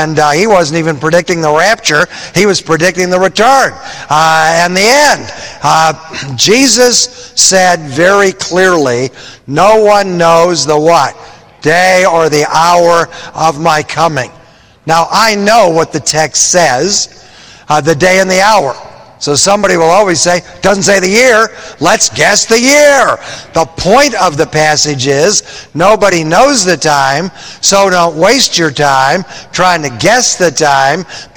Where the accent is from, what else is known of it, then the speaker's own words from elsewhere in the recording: Michigan, United States; I grew up in Michigan, right across the lake, so I feel right at home when I'm in the upper Midwest